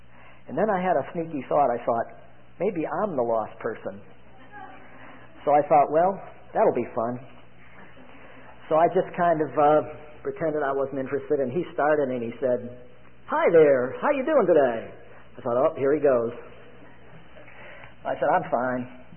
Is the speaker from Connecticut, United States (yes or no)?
yes; Bethany, Connecticut, United States; I said, I'm from Connecticut. He said, where in Connecticut? I said, Bethany, Connecticut.